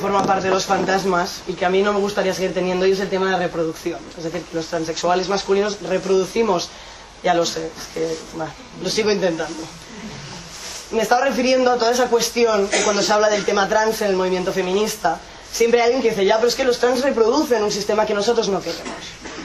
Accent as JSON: {"language": "Spanish", "town": "Barcelona", "region": "Catalonia", "country": "Spain", "said": "vengo de Barcelona."}